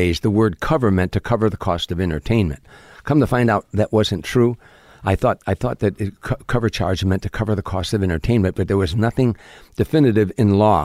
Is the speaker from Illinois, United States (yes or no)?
yes; Chicago, Illinois, United States; I'm from Chicago. I know what a strike is about.